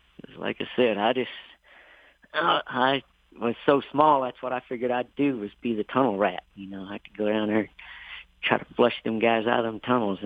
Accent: Rivervale, Arkansas, United States; Well, I grew up in Rivervale. That's about 5 miles away from Lepanto. It's a real, real small town.

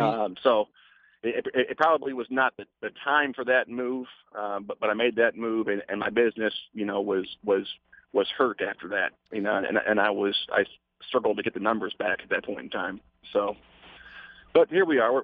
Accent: Batavia, Illinois, United States; raise them in Illinois. And at a very young age, they were in my hometown there in Batavia.

